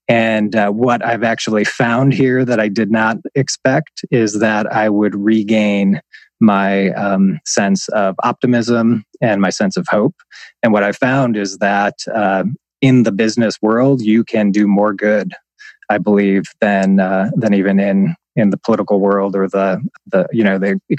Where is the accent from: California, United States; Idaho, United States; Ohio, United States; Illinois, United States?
Ohio, United States; helped elect a governor in my home state of Ohio back in 2006.